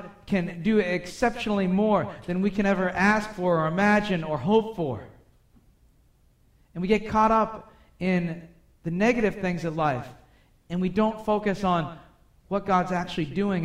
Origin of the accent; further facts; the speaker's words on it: Boston, Massachusetts, United States; accent: Bostonian; Oh, I'm getting back to my Bostonian accent there.